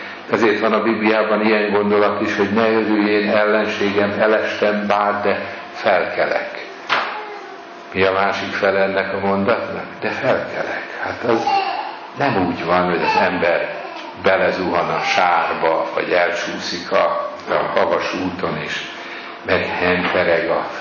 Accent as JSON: {"language": "Hungarian", "town": "Nyíregyháza", "region": "Szabolcs-Szatmár-Bereg", "country": "Hungary", "tie": "born or raised there", "lives_now": "Budapest, Hungary", "said": "amikor ide kerültem Budapestre, egészen más léptékű város volt, mint Nyíregyháza, ahol felnőttem"}